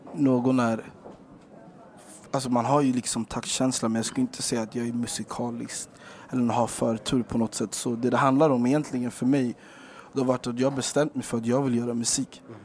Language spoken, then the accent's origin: Swedish; Chile; Swedish is a second language; Det är för svårt för att jag kommer från Chile